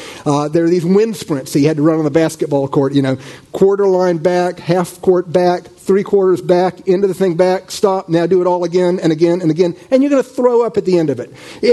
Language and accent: English; the South, United States; I grew up in the South. I grew up going to church pretty much every Sunday and oftentimes twice a day on Sundays.